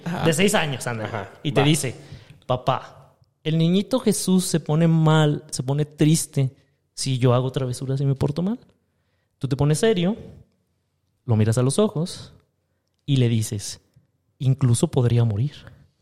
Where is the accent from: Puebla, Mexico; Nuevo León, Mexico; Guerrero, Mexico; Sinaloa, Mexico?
Nuevo León, Mexico; Monterrey; Es que de donde yo vengo, se crían hombres.